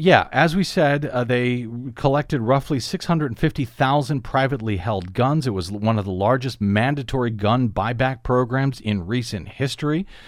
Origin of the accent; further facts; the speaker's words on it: Missouri, United States; Looking at here in the U.S., for example, where Missouri, my home state, back in 2007, repealed its law requiring a permit to purchase a firearm.